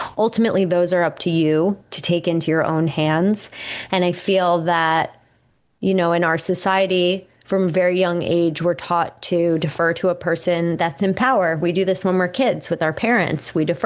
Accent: Pennsylvania, United States; And for me, I grew up in the 90s. Like, I grew up in outside of Philly, and that's the Lyme belt.

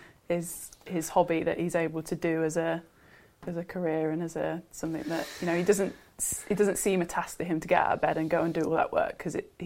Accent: Leicester, East Midlands, United Kingdom; growing up in Leicester, there's a massive Tigers affiliation around here.

